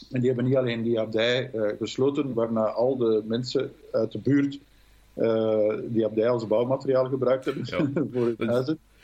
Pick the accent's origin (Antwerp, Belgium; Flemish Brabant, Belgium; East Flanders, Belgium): Flemish Brabant, Belgium; Ternat; Dus eigenlijk mag ik wel zeggen dat ik geboren ben in Brabant, alstublieft. Maar ik heb heel mijn jeugd doorgebracht in Ternat